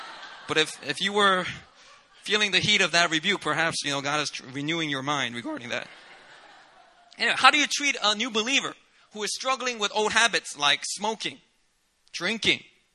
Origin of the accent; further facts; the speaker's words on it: Philadelphia, Pennsylvania, United States; I grew up in Philadelphia. I went to high school where there was a big community of gay, lesbian, transgender.